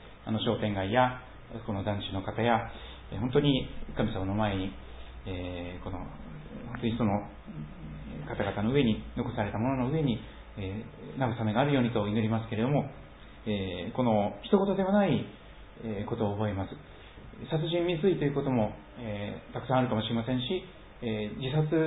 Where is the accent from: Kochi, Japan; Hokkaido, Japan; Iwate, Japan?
Kochi, Japan; born there; 私は四国の高知の生まれですから、雪はほとんど見ないんですけども